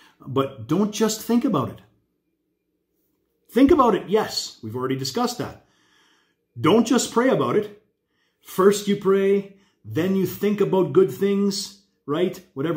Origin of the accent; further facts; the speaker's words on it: Canada; When I was a kid growing up in Canada